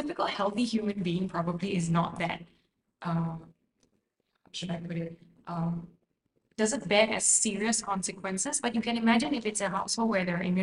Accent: Singapore; And that really stems from me, I think, being a Singaporean.

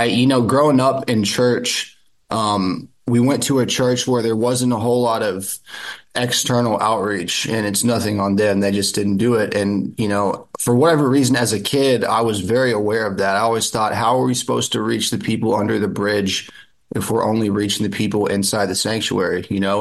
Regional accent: Austin, Texas, United States; also born or lived in Houston / Lubbock; Yeah, born and raised. I still live in the suburbs of Austin now, Pflugerville. But yeah, other than a little hiatus in Houston and Lubbock, I've lived in Austin area my whole life.

